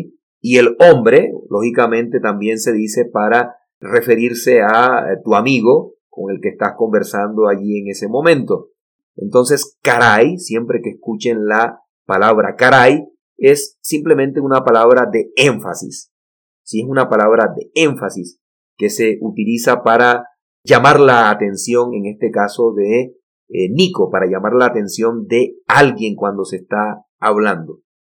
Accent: Caribbean Region, Colombia; Yo soy de otra región de Colombia, yo soy costeño, hablo de una manera diferente, ¿sí?

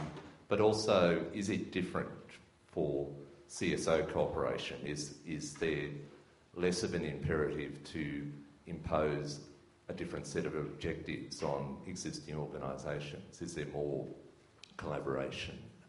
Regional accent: Australia; now in Myanmar; I'm an Australian government-funded volunteer working in Myanmar

